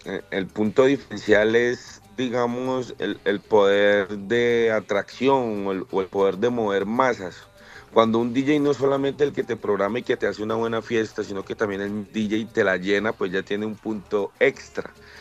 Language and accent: Spanish; Pacific region, Colombia; Bueno, primero un orgullo, soy un hijo del Pacífico.